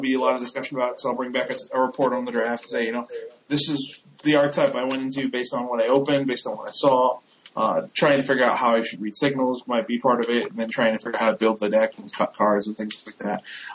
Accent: Indiana, United States; I'm a Notre Dame fan. I'm from Indiana.

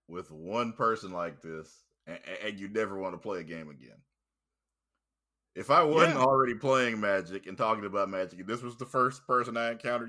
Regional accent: the South, United States; You know, I'm from the South also

